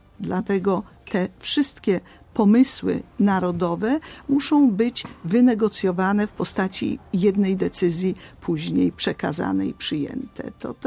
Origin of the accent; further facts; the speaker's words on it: Silesian Voivodeship, Poland; Ja zresztą widziałam mniej obaw u nas na Śląsku niż w innych częściach Polski